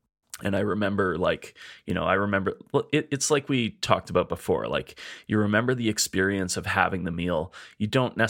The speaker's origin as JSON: {"language": "English", "country": "Canada", "said": "I'm a chef from Canada."}